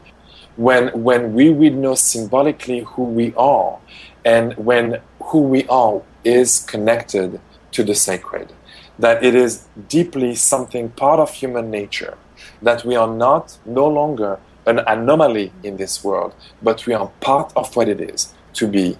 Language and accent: English; France; accent: French; English is a second language; Okay, I hope my French accent wouldn't be too difficult for